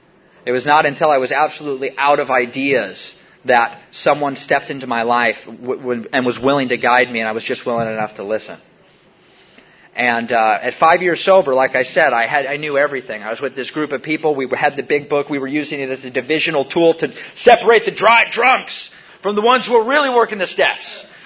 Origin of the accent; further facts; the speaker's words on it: Washington, United States; You know, I grew up in Washington. It's just like the whole world's a bathroom.